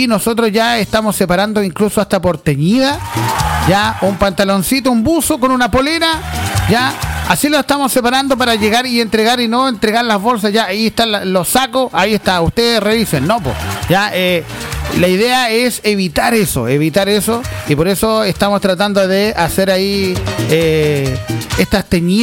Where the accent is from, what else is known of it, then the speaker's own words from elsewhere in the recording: Chile; Así somos los chilenos, así somos los chilenos.